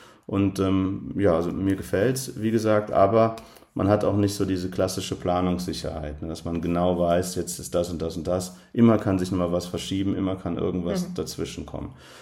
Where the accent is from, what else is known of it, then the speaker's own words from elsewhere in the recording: Euskirchen, North Rhine-Westphalia, Germany; Und deswegen kommt für mich für so ein Amt nur Euskirchen als meine Heimatstadt in Frage.